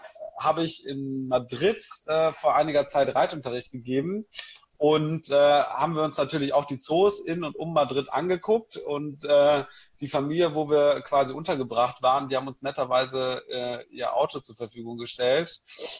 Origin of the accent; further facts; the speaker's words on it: North Rhine-Westphalia, Germany; Ich komme aus der Nähe von Münster.